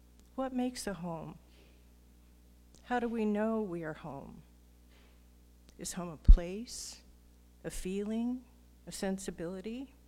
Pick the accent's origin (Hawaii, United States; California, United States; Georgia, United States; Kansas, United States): Hawaii, United States; Some of you know that I grew up in Hawaii